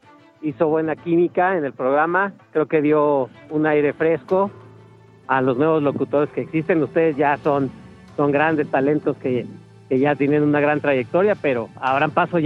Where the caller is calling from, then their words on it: Mexico City, Mexico; Ciudad de México.